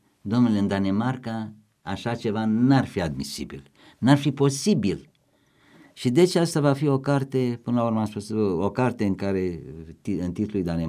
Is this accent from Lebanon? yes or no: no; Râmnicu Sărat, Buzău County, Romania; moved away; Eu sunt din Râmnicu Sărat.